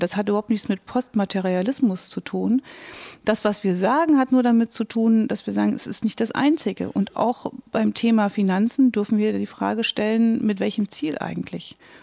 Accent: East Germany, Germany; Das unterschreibe ich als Ostdeutsche gerne auch 100-mal

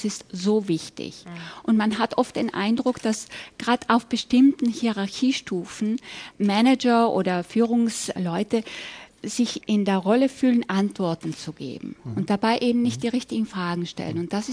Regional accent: Italy; also born or lived in Spain; ich komme selber aus Italien, habe längere Zeit jetzt in Spanien gelebt

